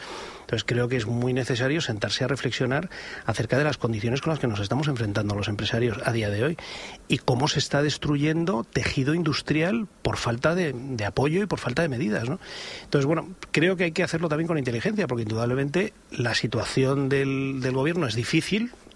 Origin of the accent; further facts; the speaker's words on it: Spain; hemos sido incapaces de financiarlos en Estados Unidos porque somos españoles.